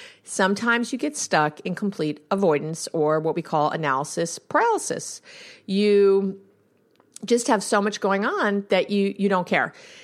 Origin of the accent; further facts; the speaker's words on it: New York, United States; I'm a Jew from New York